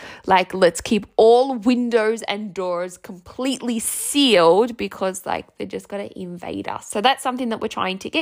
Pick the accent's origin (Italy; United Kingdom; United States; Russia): Italy; now in Australia; wherever we go and we say that, you know, we're from Italy